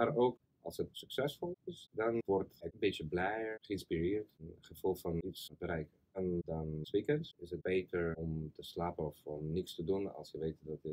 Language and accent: Dutch; Russia; Dutch is a second language; now in Netherlands; Ik ben Russisch.